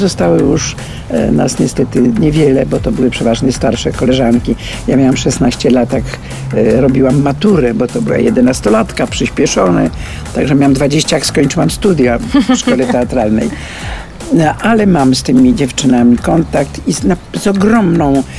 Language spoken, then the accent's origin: Polish; Warsaw, Masovian Voivodeship, Poland; born there; also born or lived in Łódź; urodziłam się w Warszawie, tylko zburzyli nasz dom w ciągu wojny. W czasie wojny tata dostał w Łodzi pracę i na ulicy Zacisze mieszkałam tu prawie 15 lat.